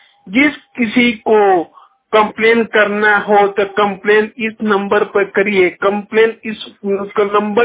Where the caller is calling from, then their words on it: Manjhi, Bihar, India; और मैं छपरा जिला के सारण से बात कर रहा हूँ। मेरा गांव हुआ माझी विधानसभा, माझी गांव से बात कर रहा हूँ